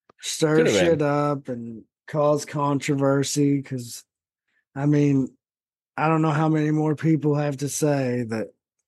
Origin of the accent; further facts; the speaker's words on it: Appalachia, United States; I love how people assume just because they're, you know, I'm from Appalachia.